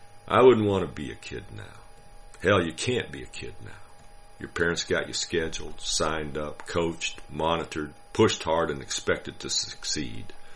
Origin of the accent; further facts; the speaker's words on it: Georgia, United States; kid growing up in Georgia, we pretty much made up our own games.